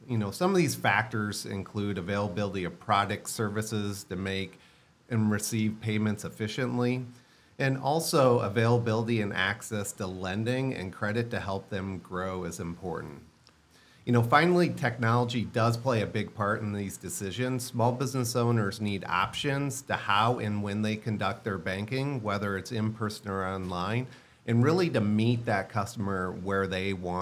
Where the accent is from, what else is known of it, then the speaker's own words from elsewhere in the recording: Iowa, United States; also born or lived in Savannah, United States; Then I moved back to my home state of Iowa